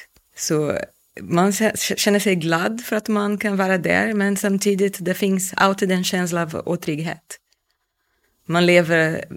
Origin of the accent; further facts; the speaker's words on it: Niterói, Rio de Janeiro, Brazil; Swedish is a second language; moved away as an adult; now in Sweden; och jag kom till Sverige för 4 år sedan. Innan bodde jag i Brasilien. Jag kommer från Niterói som är i Rio de Janeiro. Jag bodde i Niterói tills jag var 22 år gammal. 23 kanske. Och då flyttade jag lite med min mamma till Rio.